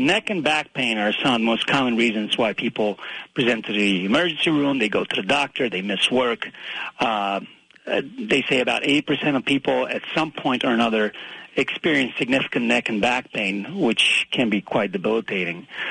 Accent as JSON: {"language": "English", "region": "New Jersey", "country": "United States", "said": "I'm from New Jersey, and I've been able to stick around the area"}